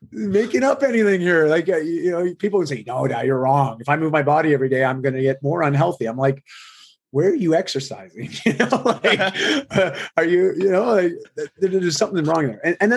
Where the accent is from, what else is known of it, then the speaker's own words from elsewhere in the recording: Canada; I am Canadian.